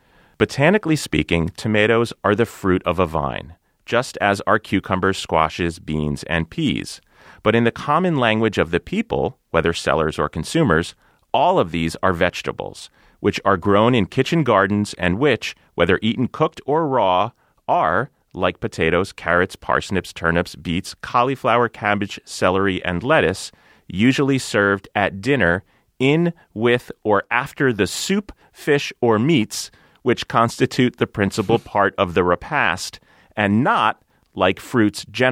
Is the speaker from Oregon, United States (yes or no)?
no; New Jersey, United States; so in my home state of New Jersey in 2005